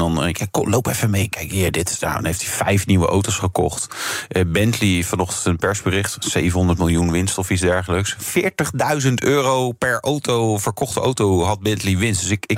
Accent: Belgium; Aan de andere kant, als Belg, ik ben altijd bang dat we een beetje worden uitgelachen in Nederland.

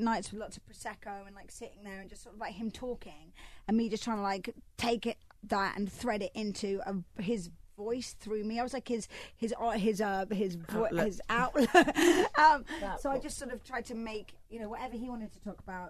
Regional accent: London, United Kingdom; born there; I was born in Camden Town. So Camden Town is like North London.

